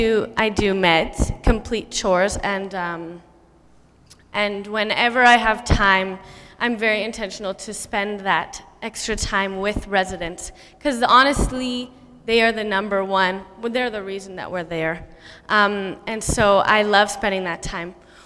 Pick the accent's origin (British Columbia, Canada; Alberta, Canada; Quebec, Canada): Alberta, Canada; Calgary; now in Winnipeg, Canada; I'm actually new to Winnipeg. I'm from Calgary.